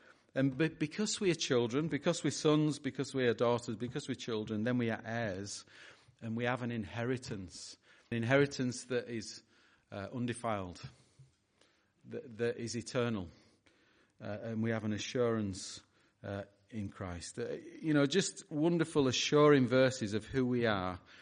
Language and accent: English; England, United Kingdom; We are English